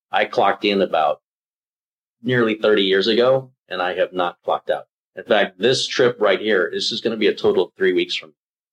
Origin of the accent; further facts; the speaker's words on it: Michigan, United States; This is my home. Michigan is my home state. Yeah. This is where I am from. These are my people, everybody here.